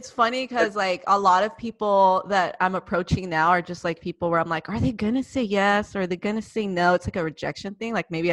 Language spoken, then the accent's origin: English; Arizona, United States; Yeah, because I'm from Arizona.